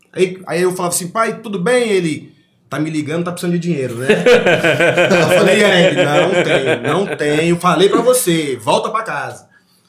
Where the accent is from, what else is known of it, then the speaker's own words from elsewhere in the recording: Curitiba, Paraná, Brazil; born there; also born or lived in Recife; Eu nasci em Curitiba.